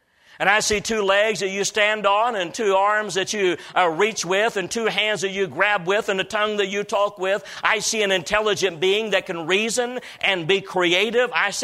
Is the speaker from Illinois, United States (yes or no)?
yes; Illinois, United States; not very far from where I was raised up in Illinois, just a few miles south of there